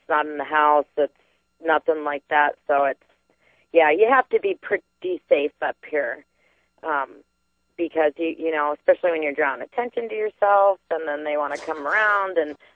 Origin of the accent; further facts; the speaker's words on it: Colorado, United States; I come from Colorado